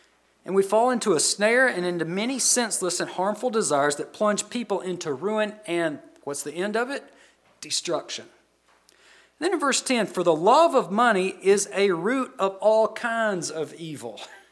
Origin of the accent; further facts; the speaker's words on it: United States; I struggle. I'm an American. I struggle with materialism.